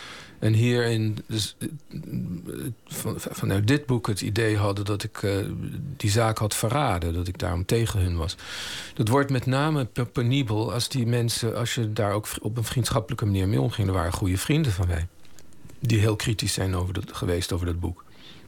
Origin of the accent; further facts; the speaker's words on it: Netherlands; moved away; Dat ik ben Nederlander. Ik ben hier weggegaan in 1975. Heb hier dus ook niet meer gewoond sinds die tijd.